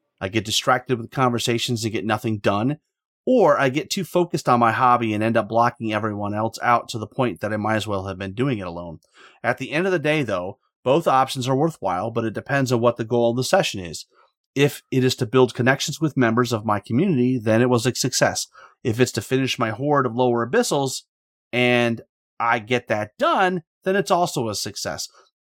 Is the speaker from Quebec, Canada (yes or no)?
yes; Quebec, Canada; I am from Quebec.